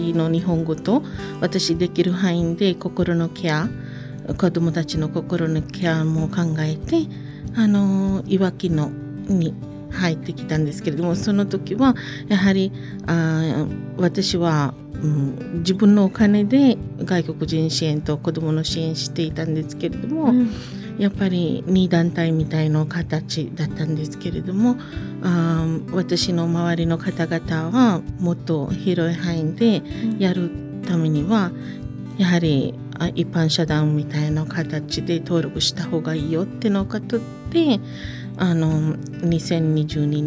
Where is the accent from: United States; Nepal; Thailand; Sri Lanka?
Sri Lanka; Japanese is a second language; moved away as an adult; now in Japan; スリランカです。